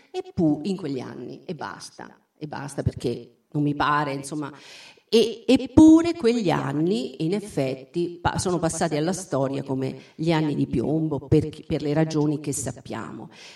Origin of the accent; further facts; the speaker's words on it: Abruzzo, Italy; perché alla Sevel di Val di Sangro in Abruzzo, dove appunto c'è anche il mio paese